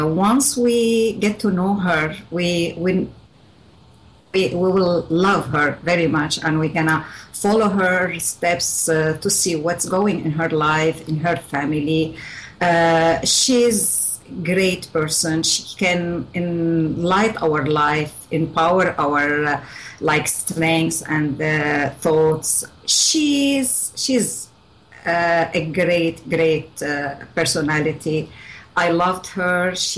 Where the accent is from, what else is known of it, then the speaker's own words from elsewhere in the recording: Syria; English is a second language; moved away; I left Syria. The last time I was there, it is 81. And my hometown, I never went back to it.